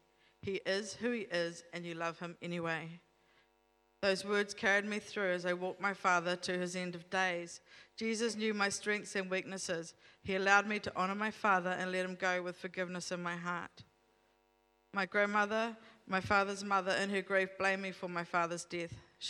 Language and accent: English; Palmerston North, Manawatū-Whanganui, New Zealand; I grabbed my girls and I kept running to Palmerston North, my hometown.